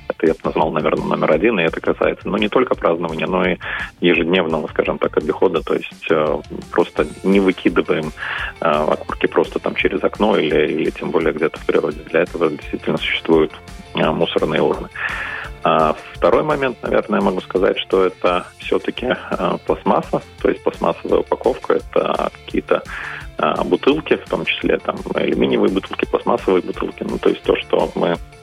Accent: Latgale, Latvia; я родился и вырос в Латгалии

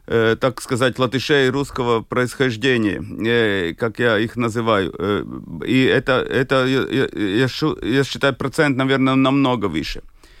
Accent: Latgale, Latvia; Ну, а я вообще латгалец. Ну, мне я такой своеобразный латыш.

